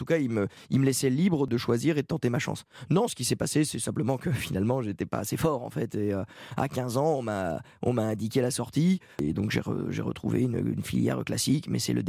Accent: Pays de la Loire, France; De toute façon, je venais des Pays de la Loire.

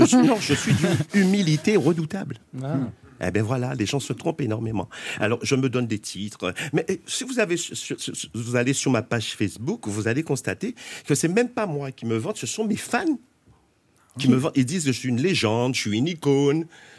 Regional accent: Guadeloupe; Je suis guadeloupéen et quand j'ai débuté en 1974

